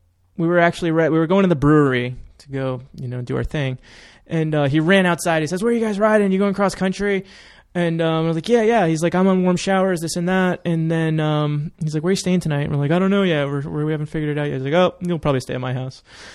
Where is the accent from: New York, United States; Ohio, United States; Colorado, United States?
New York, United States; We're all speaking English, but the way they speak English and me as a New Yorker speaking English, it just. There was no communication.